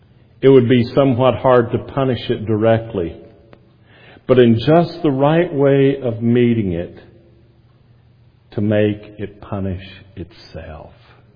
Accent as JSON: {"language": "English", "region": "North Carolina", "country": "United States", "said": "I'm from Wilkes County, North Carolina, the moonshine capital of the world."}